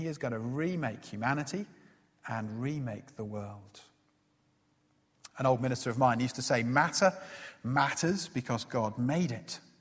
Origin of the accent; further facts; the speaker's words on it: East of England, United Kingdom; I grew up very near Welwyn Garden City.